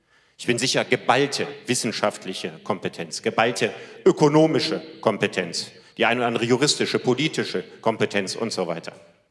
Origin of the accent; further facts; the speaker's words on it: Cologne, North Rhine-Westphalia, Germany; wie ich als Kölner sagen würde